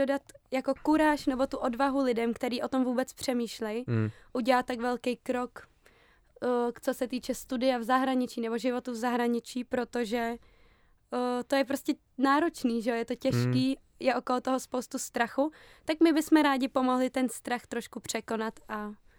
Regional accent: Prague, Czechia; moved away as an adult; now in London, United Kingdom; pocházím z Prahy. Do 6 let jsem tam bydlela, narodila jsem se tam, pak jsme se přestěhovali do baráčku za Prahu, ale v Praze jsem taky studovala a vlastně jsem tam strávila celý svůj dosavadní život, než jsem se přestěhovala sem do Londýna za školou.

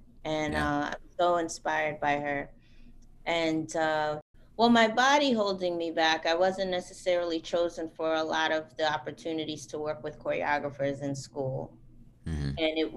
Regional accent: Queens, New York, United States; I am originally from Jamaica, Queens, New York, and I went to Bernice Johnson Cultural Dance Studio, and then I went to Carolyn DeVore Dance Studio.

